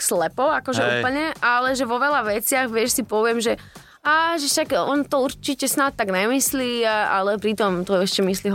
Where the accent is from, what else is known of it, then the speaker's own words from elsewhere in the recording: Trnava, Trnava Region, Slovakia; now in Piešťany, Slovakia; Ja som mal z Trnavy.